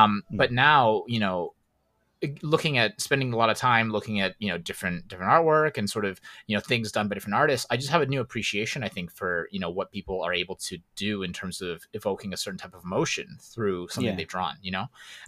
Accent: Canada; I grew up in Canada where, you know, there are quite a few cows just sort of grazing in pasture.

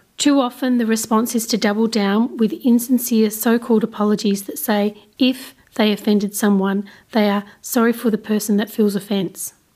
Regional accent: Australia; also born or lived in Adelaide, Australia; now in Canberra, Australia; I grew up on Narkat land, lived for over a decade on Kaurna land, and now call Ngunnawal country my home.

